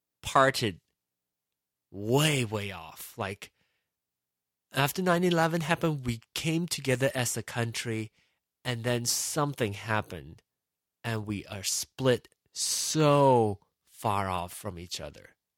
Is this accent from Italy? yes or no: no; Malaysia; now in United States; I grew up in Malaysia, you know? I did not grow up here.